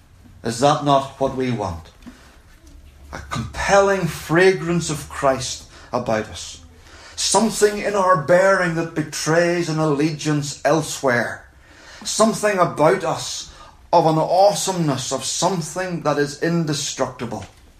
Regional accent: Ulster, Ireland; because we're from Ireland and we don't have trains in Donegal.

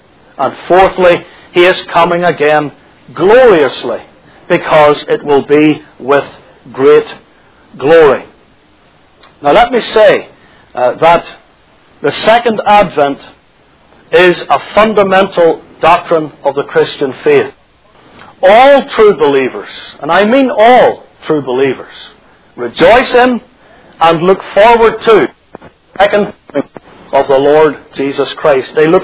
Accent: Northern Ireland, United Kingdom; I knew of a preacher back in my home country, Northern Ireland, who preached vigorously, strongly, the teaching that is known as the pre-tribulational secret rapture of the church.

